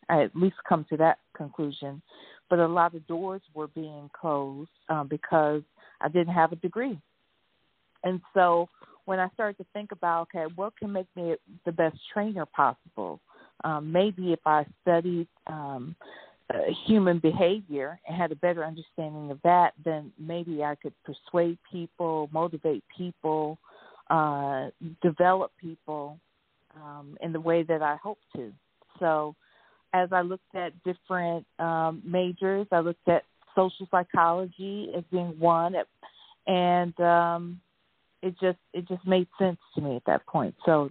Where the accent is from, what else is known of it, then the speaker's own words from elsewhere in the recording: Ohio, United States; And because I lived in Ohio and was born and raised in Ohio, that did not go over well with my mother.